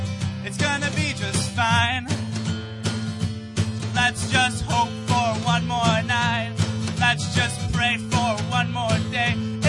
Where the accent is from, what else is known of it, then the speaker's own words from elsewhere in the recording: Downey, California, United States; We're heading out on our first tour ever in August, and we're from Downey, California.